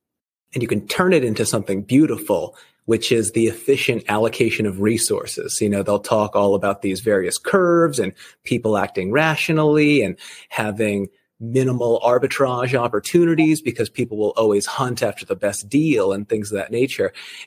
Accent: Rhode Island, United States; No, I was actually a East Coast person. So I grew up in Rhode Island, which is where Family Guy is from

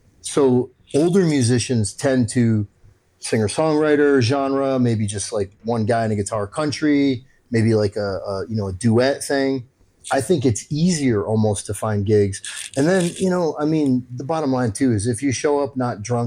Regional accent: East Coast, United States; I'm from the East Coast.

